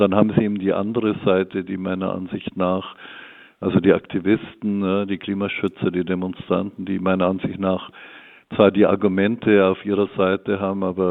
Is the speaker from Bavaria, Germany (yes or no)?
yes; Bavaria, Germany; born there; ich bin selbst in einem Holzhaus geboren in Niederbayern, das 500 Jahre alt ist.